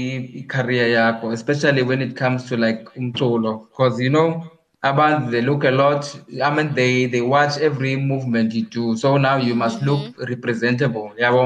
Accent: Khayelitsha, Western Cape, South Africa; For me, since I'm from Khayelitsha and I'm representing my hometown.

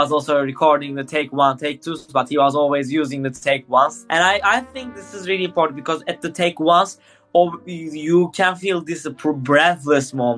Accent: Turkey; English is a second language; I'm from Turkey.

